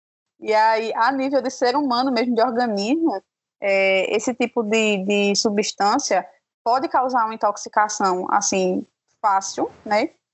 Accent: Caruaru, Pernambuco, Brazil; born there; now in Panelas, Brazil; Na verdade, eu nasci em Caruaru, mas minha cidade mesmo que eu moro é Panelas, que é mais ainda interior que Caruaru.

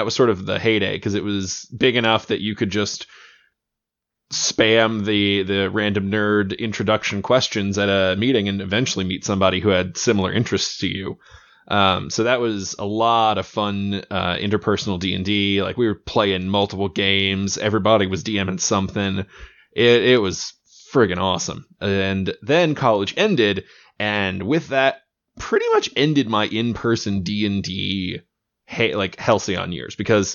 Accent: Texas, United States; I'm from, let's just say, Texas in general, because I've kind of lived all over the state at various points in my life.

